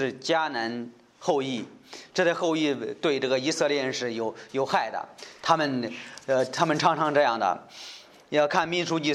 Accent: Henan, China; 但是我们河南人常常说这麻风

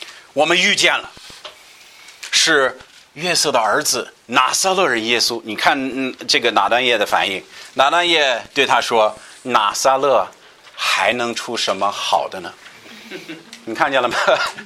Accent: United States; Chinese is a second language; 经常像我们外国人听到的借口是，在你们美国人大家都是信主，所以你们信仰很简单。我说你肯定是没去过美国这样说的。

